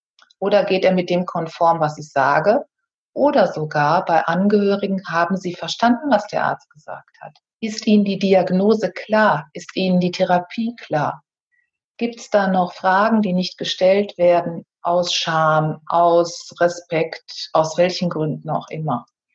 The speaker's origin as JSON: {"language": "German", "region": "North Rhine-Westphalia", "country": "Germany", "tie": "born there", "said": "denn ich bin auf einem Bauernhof am Niederrhein geboren."}